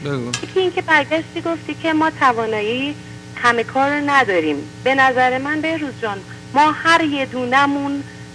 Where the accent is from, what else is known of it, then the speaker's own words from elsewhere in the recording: Iran; فکر میکنم که مثلا ما هممون ایرانی هستیم.